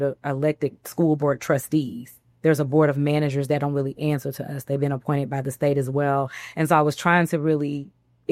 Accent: Houston, Texas, United States; I'm from Houston. I'm from the South.

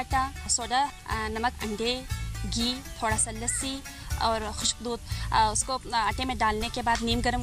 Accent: Skardu, Gilgit-Baltistan, Pakistan; اور میرا تعلق اسکردو سے ہے۔

